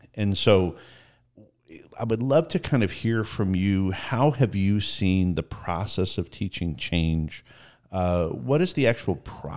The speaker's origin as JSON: {"language": "English", "country": "Canada", "tie": "born or raised there", "said": "Growing up in Canada, that's kind of, you know, one, you have to layer."}